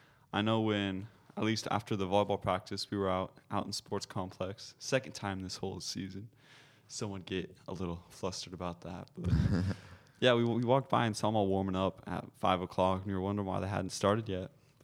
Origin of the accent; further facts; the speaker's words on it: Arizona, United States; Born and raised in Arizona.